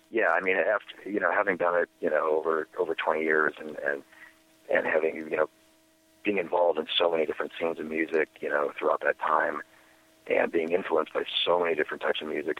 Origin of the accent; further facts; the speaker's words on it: Wisconsin, United States; I grew up outside of Madison, Wisconsin, in rural Wisconsin, and had a lot of access to music early on.